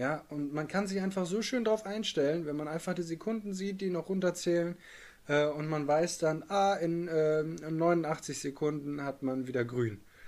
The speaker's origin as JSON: {"language": "German", "town": "Bielefeld", "region": "North Rhine-Westphalia", "country": "Germany", "said": "Liebe Grüße aus Bielefeld. Ich bin ja Bielefelder. Also liebe Grüße aus Bielefeld."}